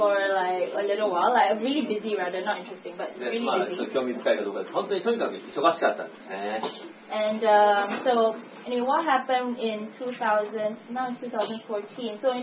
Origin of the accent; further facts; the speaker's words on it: Singapore; So I'm from Singapore.